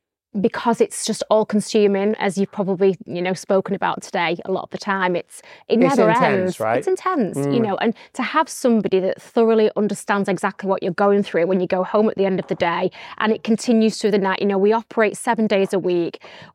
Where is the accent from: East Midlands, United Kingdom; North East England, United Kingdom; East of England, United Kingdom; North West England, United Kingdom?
North West England, United Kingdom; Tyldesley; I'm from Tildesley in Greater Manchester, you know, very working class family.